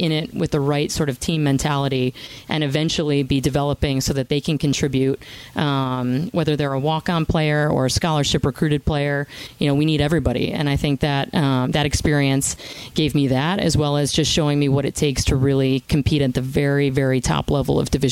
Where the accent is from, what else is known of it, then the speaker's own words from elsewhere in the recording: Clinton, New York, United States; So I'm originally from Clinton, New York.